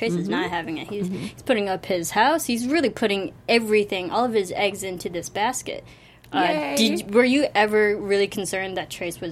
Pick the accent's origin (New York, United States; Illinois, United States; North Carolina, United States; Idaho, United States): Illinois, United States; Yeah, because I'm from Illinois, but watching Brie in Chicago, I saw all these Chicago shots. It felt like home.